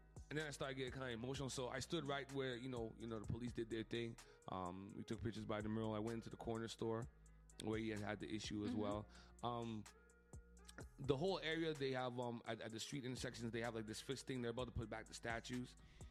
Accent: Montreal, Quebec, Canada; So once dudes found out I was from Montreal, not even want to shake my hand.

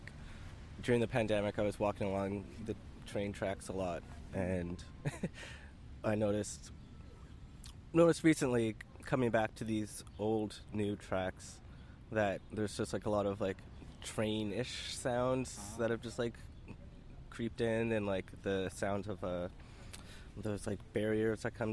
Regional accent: Calgary, Alberta, Canada; I grew up in Calgary

